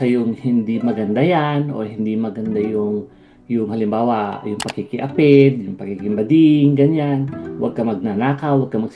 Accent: Mimaropa, Philippines; I was born and raised in sa Mindoro. Sa Mindoro ako lumaki, doon din ako pinanganak.

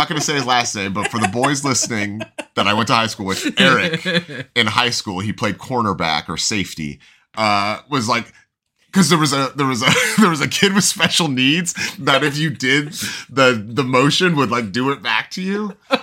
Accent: Sacramento, California, United States; But yeah, I'm from Sacramento, California, and I say kill them all, so.

